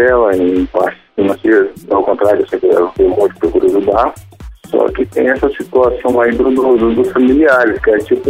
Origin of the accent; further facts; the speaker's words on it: Vitória, Espírito Santo, Brazil; Eu sou de Vitória, Espírito Santo.